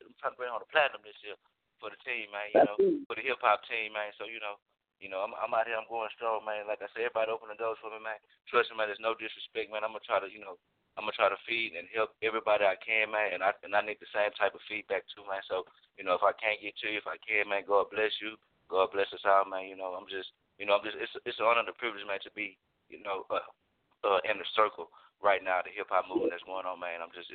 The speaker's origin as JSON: {"language": "English", "town": "Houston", "region": "Texas", "country": "United States", "said": "I'm originally H Town, you know, I'm from Old City. But you know, I rep the whole H, man."}